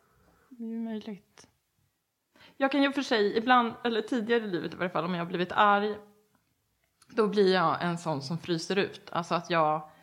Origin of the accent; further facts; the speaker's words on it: Enhörna, Stockholm County, Sweden; Alltså, jag kommer ifrån Enhörna. Från början, utanför Södertälje.